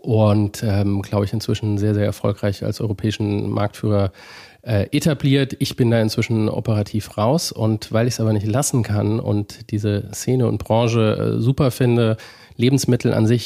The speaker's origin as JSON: {"language": "German", "town": "Darmstadt", "region": "Hesse", "country": "Germany", "tie": "born or raised there", "said": "aus meiner Heimatstadt Darmstadt"}